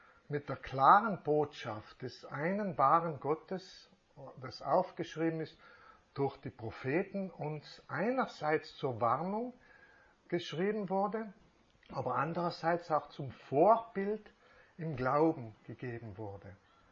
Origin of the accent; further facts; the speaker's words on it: Trentino-Alto Adige, Italy; Ich komme aus dem Finchgau, ja? Und Finchgau ist das Land, das Tal mit wirklich verschiedenen Prägungen.